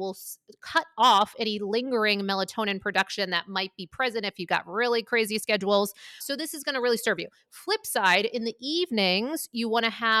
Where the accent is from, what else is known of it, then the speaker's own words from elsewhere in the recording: Maine, United States; I grew up in Maine, around the border of Canada, you know, all these different places.